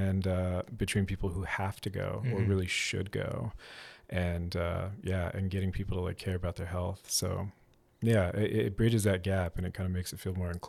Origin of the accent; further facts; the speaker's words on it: Portland, Oregon, United States; born there; One, like my family is here because I was born in Portland. I was actually born at Emmanuel Hospital.